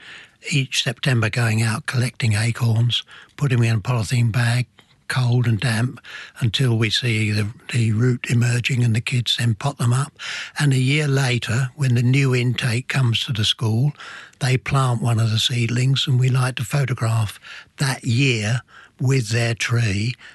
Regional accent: England, United Kingdom; Well, I mean, I would have lumped for oaks, thinking myself as an Englishman.

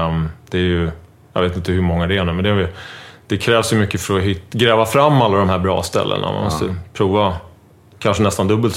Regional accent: Stockholm, Stockholm County, Sweden; also born or lived in San Francisco, United States; I Stockholm. Uppvuxen i Bromma.

